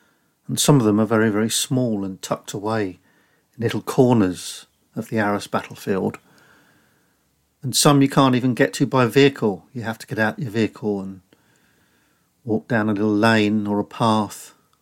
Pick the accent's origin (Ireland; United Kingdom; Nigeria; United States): United Kingdom; Northampton, East Midlands; because of their connection with my hometown, Northampton.